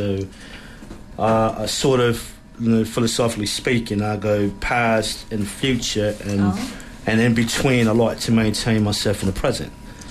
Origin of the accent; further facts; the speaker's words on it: United States; I come over from the States.